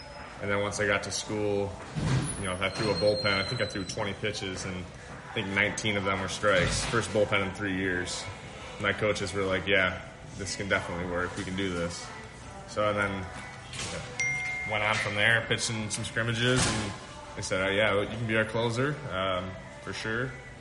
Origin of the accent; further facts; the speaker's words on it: Detroit, Michigan, United States; Like, I come from Michigan, it's, you know, especially Detroit, especially on the road, it's like how people drive is how people are.